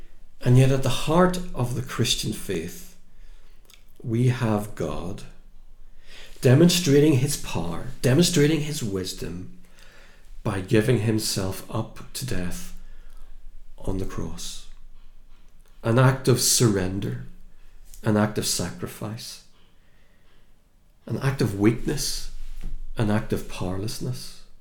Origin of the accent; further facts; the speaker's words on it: Ireland; Now, as an Irishman, that's completely lost on me.